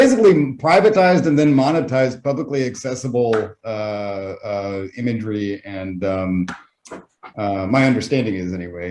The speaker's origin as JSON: {"language": "English", "country": "United States", "said": "honestly, I'm American, so I'll throw legit shade."}